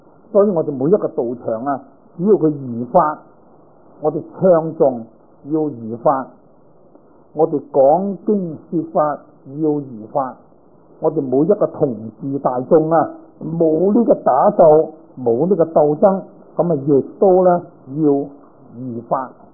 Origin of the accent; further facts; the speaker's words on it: Guangdong, China; now in San Francisco, United States; 我係廣東人，你就廣東啊。咁我咧，我喺三藩市咧